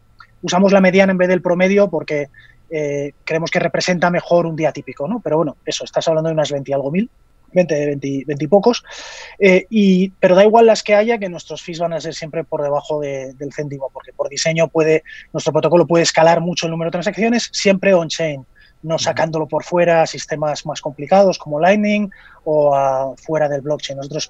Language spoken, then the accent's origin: Spanish; Spain; now in Switzerland; Yo soy español, aunque ahora vivo en Suiza